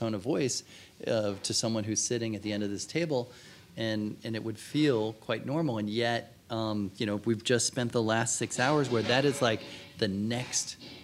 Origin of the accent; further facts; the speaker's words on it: Cincinnati, Ohio, United States; Growing up in Cincinnati, I was about 2 hours away from Bloomington, and that seemed like a far away place.